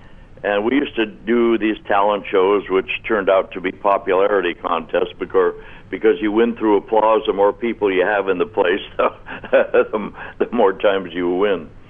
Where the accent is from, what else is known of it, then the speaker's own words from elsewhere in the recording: Tacoma, Washington, United States; born there; I was born in Tacoma, Washington, and that's where we started, actually.